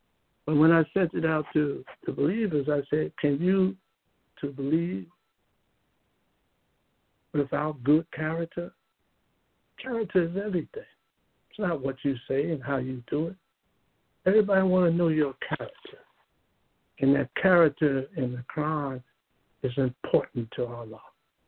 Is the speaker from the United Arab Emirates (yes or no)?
no; United States; whoa, I love that I'm American.